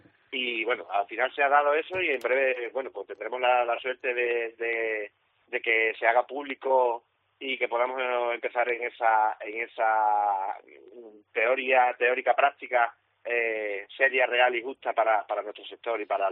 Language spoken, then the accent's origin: Spanish; Badajoz, Extremadura, Spain; pero que sí, somos extremeños y la verdad es que la cultura del corte de jamón está muy arraigada a nuestra comunidad autónoma